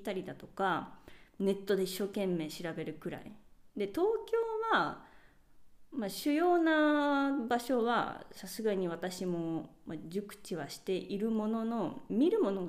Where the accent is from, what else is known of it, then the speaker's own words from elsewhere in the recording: Fukuoka, Japan; 私が日本人っていうのと、私の地元はまあ詳しいっていうこともあって、福岡いる間はここ行こうねみたいな、そういう提案はしていて、